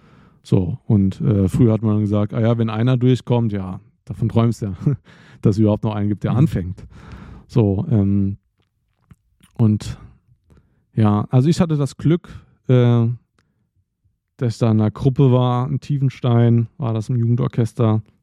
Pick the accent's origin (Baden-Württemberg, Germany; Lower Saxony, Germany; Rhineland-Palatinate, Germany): Rhineland-Palatinate, Germany; Idar-Oberstein; ich komme ja aus dem Hunsrück, also Raum Idar-Oberstein, und da läuft einfach gar nichts mehr.